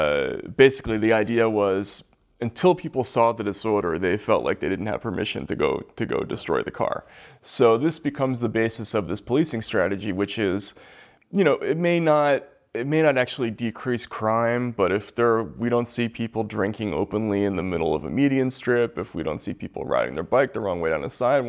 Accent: Boston, Massachusetts, United States; he remembered talking to people in Southie in Boston, you know, my hometown

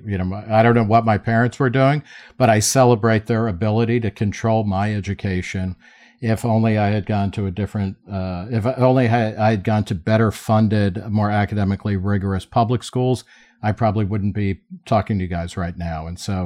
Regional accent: Middletown, New Jersey, United States; I grew up in Middletown, New Jersey, where at the time the teachers had the highest average pay in all of New Jersey

